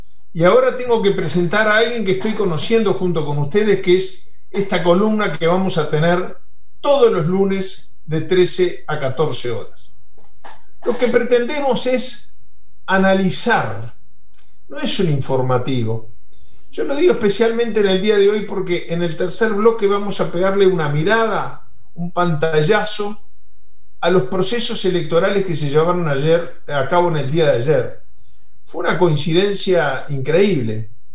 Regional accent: Uruguay; represento a todos los uruguayos, en un país como Argentina, con una colonia tan grande.

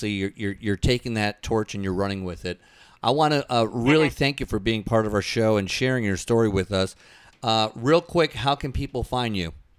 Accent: Connecticut, United States; Listen, I'm from Connecticut, and Connecticut's obviously a very, very old New England state

